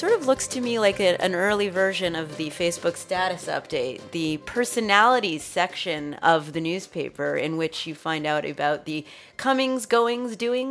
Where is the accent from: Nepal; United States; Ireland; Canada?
Canada; I am from Canada.